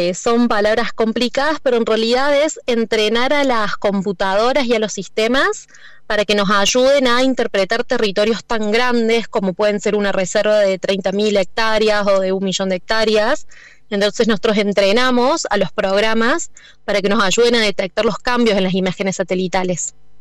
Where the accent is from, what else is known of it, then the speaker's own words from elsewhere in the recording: Córdoba, Argentina; accent: Cordoban; Ay, la tonada me delata, soy de Córdoba.